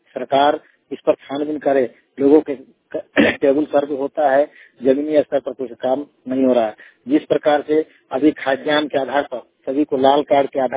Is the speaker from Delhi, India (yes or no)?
no; Jharkhand, India; मेरा गांव उत्ता सरा कटवार प्रखंड के अंतर्गत आता है।